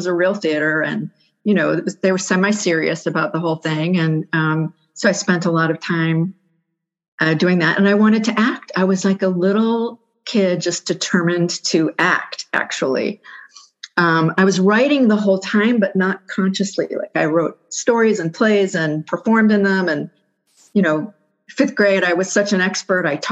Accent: Toronto, Ontario, Canada; also born or lived in England; I'm Canadian, as I said. I was actually born in England, and then pretty quickly my parents were Canadian, moved back to Canada. So my younger years were in growing up in Canada, Toronto.

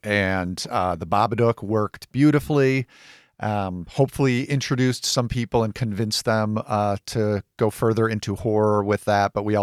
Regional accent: Illinois, United States; growing up in the Chicago suburbs, raised on Siskel and Ebert, getting, you know, the Chicago Tribune paper where Siskel was writing at our house every day.

